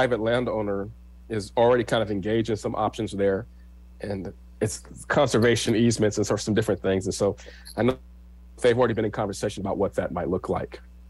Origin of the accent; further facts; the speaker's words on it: Lincoln, Nebraska, United States; I'm born and raised in Lincoln myself, and you can tell I'm a Black man